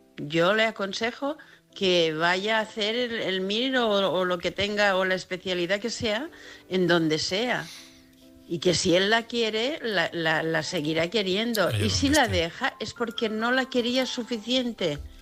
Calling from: Palma de Mallorca, Balearic Islands, Spain; de Palma de Mallorca. Un saludo a todos.

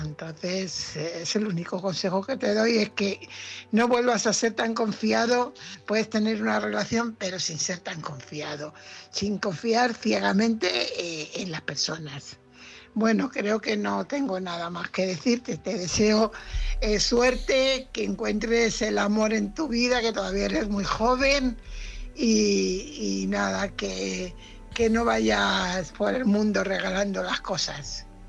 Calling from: Fuenlabrada, Community of Madrid, Spain; corresponsal de Fuenlabrada.

